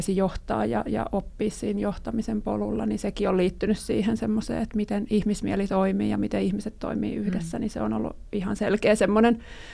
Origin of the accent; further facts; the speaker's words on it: Espoo, Uusimaa, Finland; Mä oon siis Espoosta kotoisin kolmilapsisesta perheestä ja vanhemmat diplomi-insinöörejä molemmat.